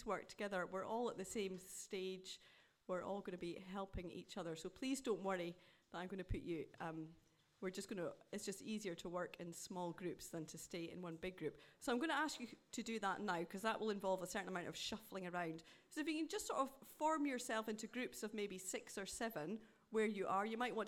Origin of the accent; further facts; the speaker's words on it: Dundee, Scotland, United Kingdom; also born or lived in Burton-on-Trent; now in Sileby, United Kingdom; As you can tell by my accent, I'm not a Midlander. I'm not really a Northerner either. I'm much further north than that. I'm originally from Dundee in Scotland. But I have worked and lived in Burton-on-Trent, and I now work and live in Sileby, which is near Loughborough.